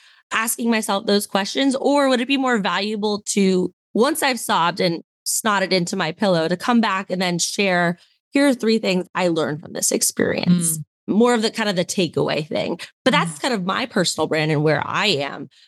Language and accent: English; United States; And I'm from the United States. We watch a lot of U.S. athletes, and I'm the first to go and support all of them.